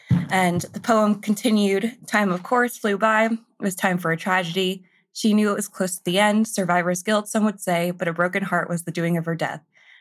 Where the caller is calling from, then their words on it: Memphis, Tennessee, United States; I'm calling straight from Memphis.